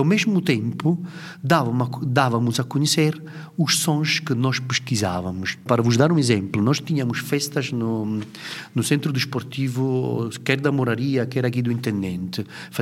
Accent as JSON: {"language": "Portuguese", "country": "Italy", "second_language": "Portuguese", "lives_now": "Portugal", "said": "E, pois, sendo eu italiano, ainda mais, não é, um italiano, a fazer isto em Portugal, a fazer música africana."}